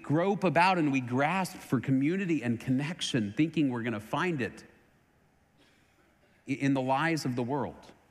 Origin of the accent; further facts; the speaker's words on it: Dallas, Texas, United States; I grew up in Dallas in the 70s and 80s. I-35 was under construction. We moved away 2 months ago.